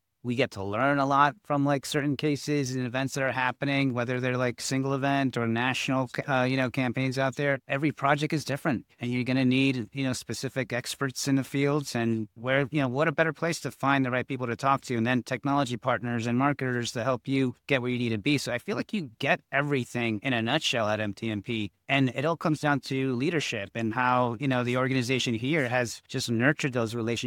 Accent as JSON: {"language": "English", "town": "New York City", "region": "New York", "country": "United States", "tie": "born or raised there", "said": "as a New Yorker from Midtown and Hell's Kitchen, that's where I grew up, born and raised."}